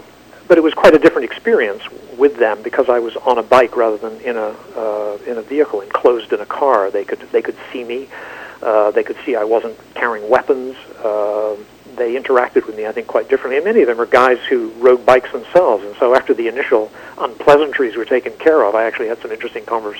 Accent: Northern Ireland, United Kingdom; I come from Northern Ireland, where, you know, the border with the Republic of Ireland has been a very important thing for a long time.

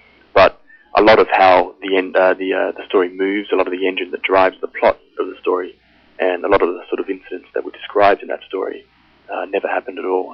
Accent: Australia; now in United Kingdom; I'm Australian, you know, when I'm back home in Australia, obviously.

